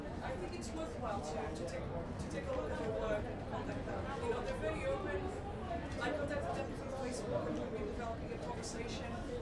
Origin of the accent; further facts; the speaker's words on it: Portugal; also born or lived in Brazil; which I'm originally from Portugal.